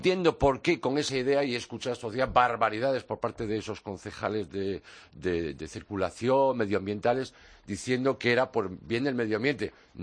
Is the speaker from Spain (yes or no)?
yes; Pontevedra, Galicia, Spain; La primera fue en mi tierra, en Pontevedra.